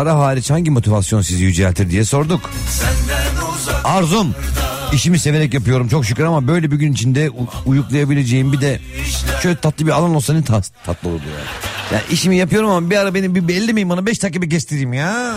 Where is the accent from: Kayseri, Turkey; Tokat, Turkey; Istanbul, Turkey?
Tokat, Turkey; selam canım Tokat'a. Bizim memleketimiz Tokat.